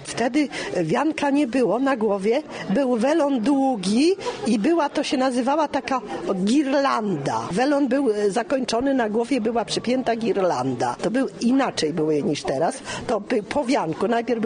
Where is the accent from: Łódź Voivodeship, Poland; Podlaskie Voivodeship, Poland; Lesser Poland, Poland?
Łódź Voivodeship, Poland; born there; Ja urodziłam się, chrzczona byłam w parafii w kolegiacie łowickiej.